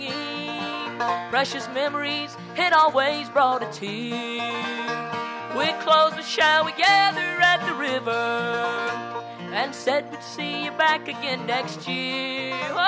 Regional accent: Clarksville, United States; we spent a lot of time going to church when I was growing up in Clarksville, because it's a small town and there wasn't a whole lot to do. And I always attended the Baptist church there.

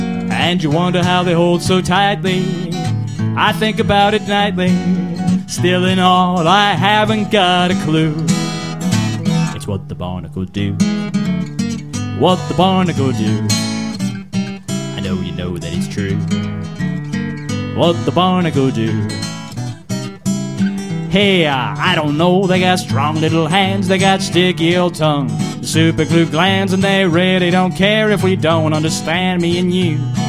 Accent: Miami, Florida, United States; I'm from Miami

